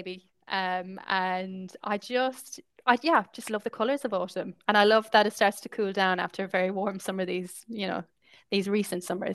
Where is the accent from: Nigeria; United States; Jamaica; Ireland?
Ireland; accent: Irish; And I hope in my Irish accent I'm saying that correctly.